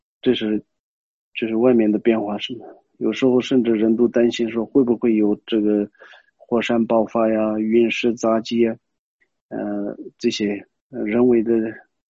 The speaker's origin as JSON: {"language": "Chinese", "region": "Qinghai-Tibet Plateau", "country": "China", "tie": "born or raised there", "said": "连我们家乡在青藏高原嘛，那个地方能有什么洪水啊？"}